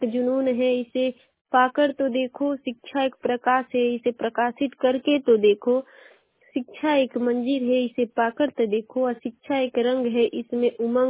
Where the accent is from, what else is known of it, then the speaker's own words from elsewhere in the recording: Ballia, Uttar Pradesh, India; और मैं बलिया जिले की निवासी हूँ।